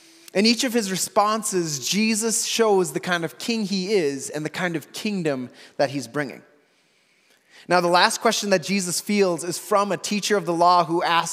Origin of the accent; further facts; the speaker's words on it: Milwaukee, Wisconsin, United States; last week I got to watch the Minnesota Timberwolves play basketball against my hometown Milwaukee Bucks.